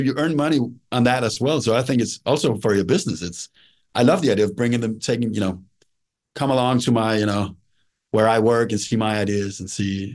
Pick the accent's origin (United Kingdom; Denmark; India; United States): Denmark; first language Danish; English is a second language; So for me, going back to my mother tongue, you know, writing in Danish, and Denmark is a small country. We only have like 6 million people here.